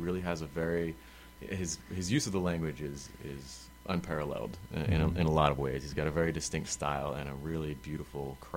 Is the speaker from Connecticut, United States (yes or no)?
no; Philadelphia, Pennsylvania, United States; I grew up in Philly as a kid, and I think that definitely influenced my sensibilities as far as appreciating more urban art forms.